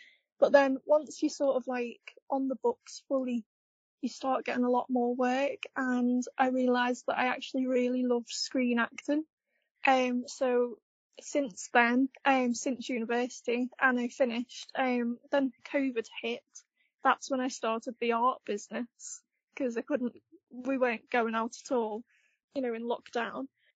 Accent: Skelmersdale, North West England, United Kingdom; So I was born and raised in Skelmersdale, but all my family are from Liverpool, and it's pretty close. So for someone who doesn't really know the area, I'll always just say I'm from near Liverpool.

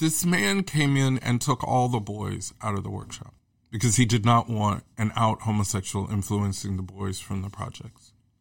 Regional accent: Kansas City, Missouri, United States; I came from Kansas City, where it was just as segregated socially

